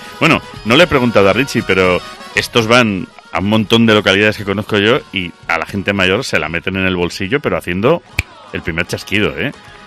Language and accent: Spanish; Galicia, Spain; yo soy gallego y se me saltan las lágrimas